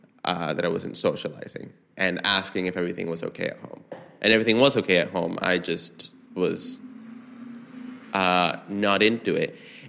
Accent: San Salvador, El Salvador; I grew up in San Salvador, which is a very densely populated, very urban, very chaotic, very dangerous city.

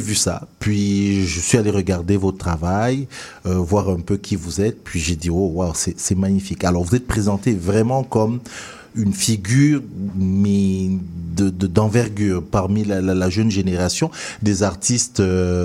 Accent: Cameroon; now in United States; c'est quand je suis sorti de mon pays d'origine, le Cameroun, que j'ai commencé à découvrir la richesse de ce pays-là.

